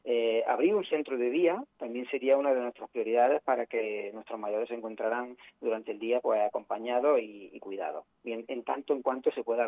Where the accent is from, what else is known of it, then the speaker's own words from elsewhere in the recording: Encinas Reales, Andalusia, Spain; creo que es el momento de devolver el cariño, todo el cariño recibido en forma de trabajo por mi pueblo. Tras 8 años de gobierno socialista, Encinas Reales se encuentra estancado. Veo que mi pueblo no avanza, no crece, no prospera como debiera